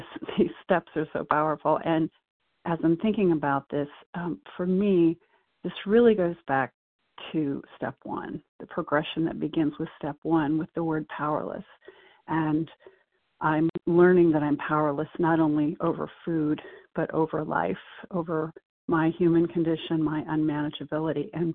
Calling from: North Carolina, United States; from North Carolina.

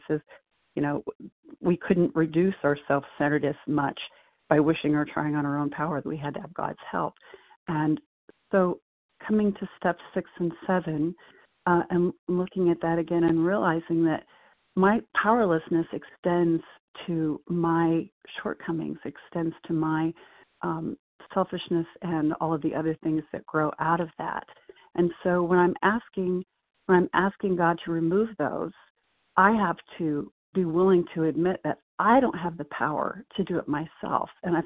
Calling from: North Carolina, United States; from North Carolina.

